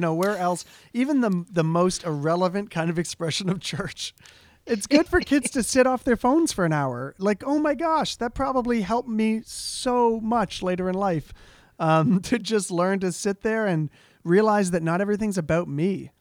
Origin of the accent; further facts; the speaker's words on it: Hamilton, Ontario, Canada; I was raised in Hamilton, which is a city, but up in the suburbs of the city.